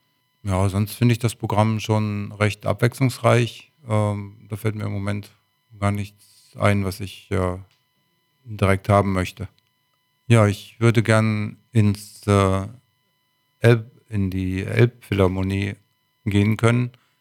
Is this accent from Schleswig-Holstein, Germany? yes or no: yes; Brunsbüttel, Schleswig-Holstein, Germany; Das Elbe-Forum in Brunsbüttel ist ein Punkt, zu dem ich auch gerne gehen würde, denn das ist ja in meiner Heimatstadt